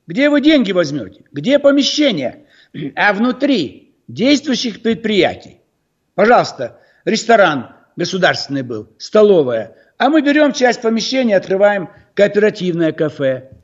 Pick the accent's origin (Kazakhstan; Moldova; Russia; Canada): Kazakhstan; Almaty; декабрь 86 года, Алма-Ата, мой родной город.